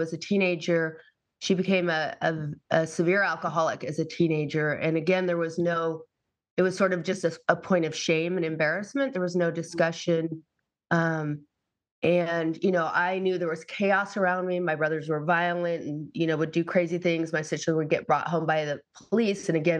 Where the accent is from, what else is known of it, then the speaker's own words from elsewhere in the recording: Massachusetts, United States; I grew up in Massachusetts. So I remember reading a lot of stories about girls my age in California, you know, like that was the promised land.